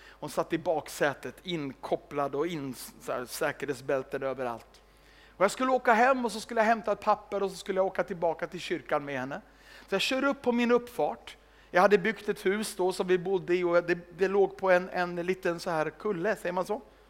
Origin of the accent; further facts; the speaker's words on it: Sweden; Inte bara för att jag är svensk, men låt mig ändå säga någonting om Arlanda flygplats.